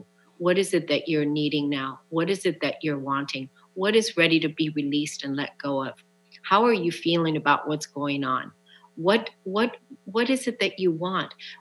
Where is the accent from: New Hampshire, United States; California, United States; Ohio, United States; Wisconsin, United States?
New Hampshire, United States; Laconia; here in my hometown in Laconia